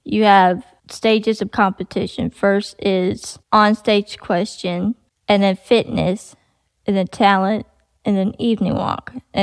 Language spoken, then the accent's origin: English; the South, United States; accent: country; Yes, because when I sing, my country accent tends to come out a lot.